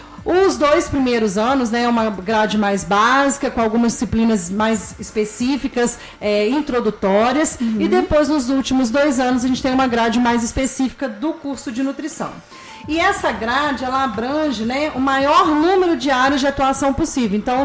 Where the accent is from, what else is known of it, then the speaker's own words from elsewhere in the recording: Juiz de Fora, Minas Gerais, Brazil; now in Barbacena, Brazil; Eu sou de Juiz de Fora, sim, né? Dei aula em Juiz de Fora durante 10 anos em 3 faculdades, mas tenho um coraçãozinho para cá, tanto que eu tô aqui até hoje.